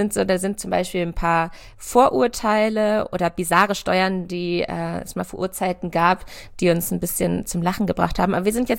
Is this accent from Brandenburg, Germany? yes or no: no; Hanover, Lower Saxony, Germany; Ich komme aus der Nähe von Hannover